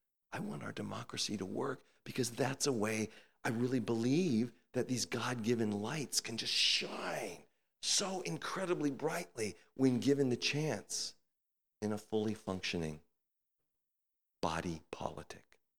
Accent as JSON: {"language": "English", "country": "United States", "tie": "born or raised there", "said": "as an American who grew up with a lot of emphasis on individualism"}